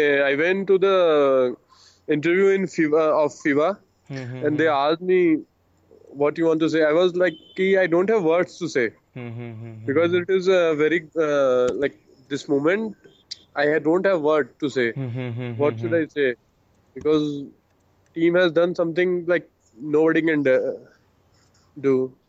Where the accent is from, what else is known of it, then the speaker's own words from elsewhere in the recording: Varanasi, Uttar Pradesh, India; I am from Varanasi, basically.